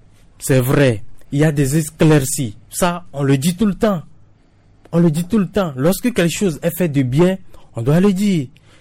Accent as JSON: {"language": "French", "country": "Togo", "said": "Je l'ai toujours dit, moi je suis togolais."}